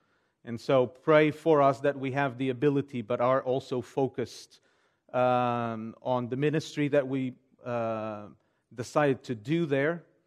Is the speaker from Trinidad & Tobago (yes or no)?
no; Portugal; English is a second language; So I was born and raised in Portugal. The Lord has been kind, gracious to me. And so I was brought up in a Christian home